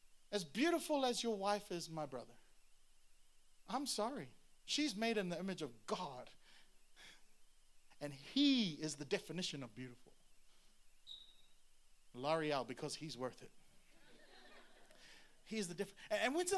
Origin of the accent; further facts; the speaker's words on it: Singapore; now in Queensland, Australia; I came from Singapore. Me and my brother Adam and Joanna, we lived in Singapore.